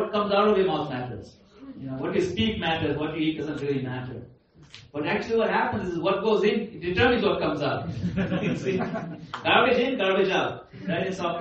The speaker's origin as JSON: {"language": "English", "country": "Kenya", "tie": "born or raised there", "said": "I grew up in Kenya. It's actually hard to see fat people there."}